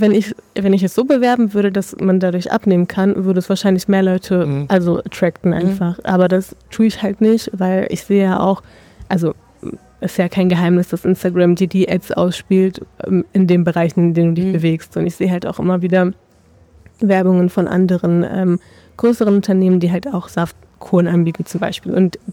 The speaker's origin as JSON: {"language": "German", "town": "Düsseldorf", "region": "North Rhine-Westphalia", "country": "Germany", "tie": "born or raised there", "said": "Ich komme auch aus Düsseldorf, also ursprüngliche Düsseldorferin. Bin hier groß geworden, aufgewachsen"}